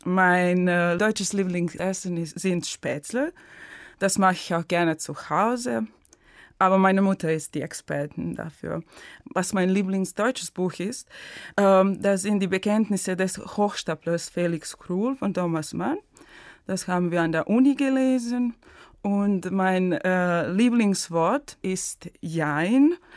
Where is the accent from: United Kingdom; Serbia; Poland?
Serbia; Užice, Zlatibor District; German is a second language; Ich komme aus Serbien, aus einer Stadt namens Užice in Westserbien. Das liegt an der Grenze mit Bosnien.